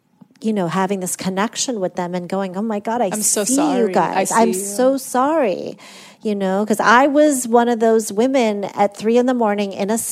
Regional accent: Iran; growing up in Iran

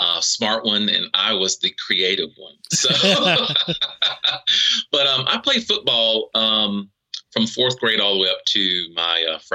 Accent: Raleigh, North Carolina, United States; also born or lived in Durham; I grew up in the southeast of the United States. I am from North Carolina. I was born in Durham, North Carolina, at Lincoln Memorial Hospital. Okay. And basically have grown up in the capital city, which is Raleigh, North Carolina.

